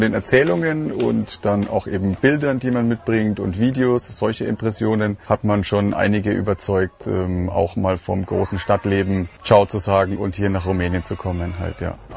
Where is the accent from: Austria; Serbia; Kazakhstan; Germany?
Germany; Berlin; Ich komme aus Berlin und der Vergleich hier zu einer Millionenstadt und dem Dorfleben hier ist schon ziemlich gewaltig.